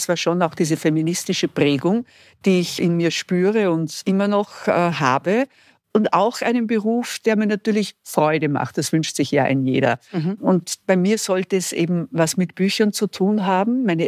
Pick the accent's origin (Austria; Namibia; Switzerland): Austria; Upper Austria; Ich bin in Oberösterreich im Mühlviertel geboren, in einem kleinen Ort. Bin dort aufgewachsen mit 6 Geschwistern. Ich war die Vorletzte. Meine Eltern hatten ein Gasthaus, die waren dort der Kirchenwirt.